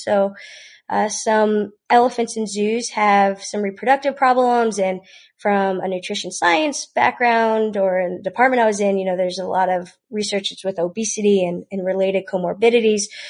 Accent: Florida, United States; I'm from South Florida. So it's Florida Atlantic University.

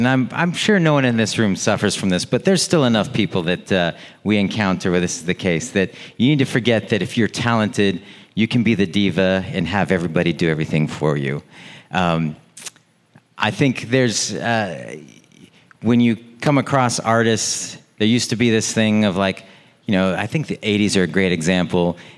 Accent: Portland, Oregon, United States; And I've experienced it playing in Portland, Oregon, my hometown, with various bands.

